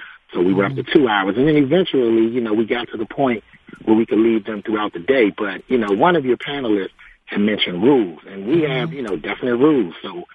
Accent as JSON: {"language": "English", "town": "Washington", "region": "District of Columbia", "country": "United States", "tie": "born or raised there", "said": "I can remember growing up in Southeast D.C., you know, being 5 years old, coming home in the first grade with the key around my neck."}